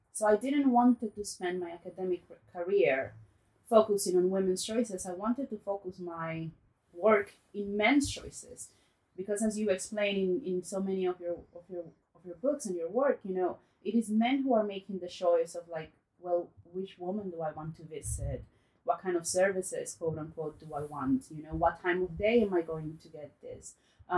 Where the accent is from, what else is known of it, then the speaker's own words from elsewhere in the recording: Santo Domingo, Dominican Republic; English is a second language; also born or lived in United States; I was born and raised in Santo Domingo in the Dominican Republic.